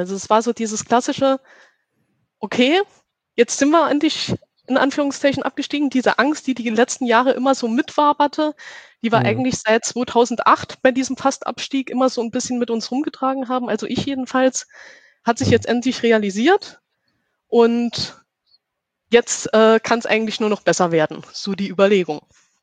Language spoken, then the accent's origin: German; Karlsruhe, Baden-Württemberg, Germany; also born or lived in Saarland; Ich komme aus Karlsruhe und bin gebürtig aus dem Saarland.